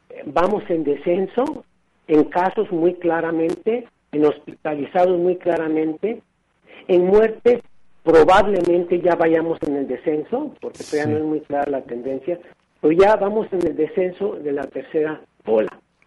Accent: Jalisco, Mexico; ¿cuántos habría en 8.4 millones que somos los jaliscienses?

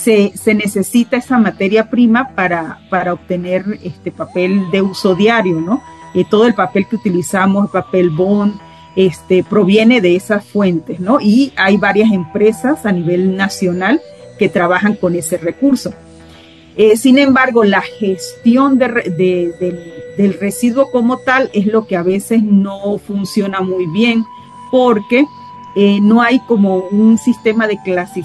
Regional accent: Venezuela; yo soy originaria de Venezuela y estudié en la Universidad de los Andes.

